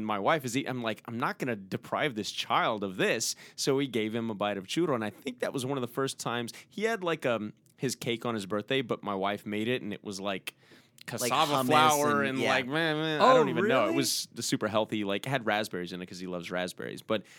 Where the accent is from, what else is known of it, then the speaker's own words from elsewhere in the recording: Texas, United States; growing up in Texas, I mean, you see, well, I my parents were fairly healthy, but still the stuff that we have